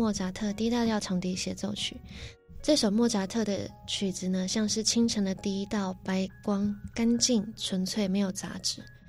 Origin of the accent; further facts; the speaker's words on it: Taipei, Taiwan; now in Kaohsiung, Taiwan; 我觉得是因为我从小在台北长大